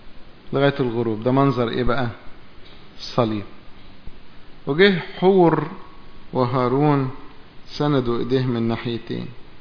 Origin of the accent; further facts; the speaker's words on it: Egypt; زي عندنا في مصر لما كان الملك اسمه فرعون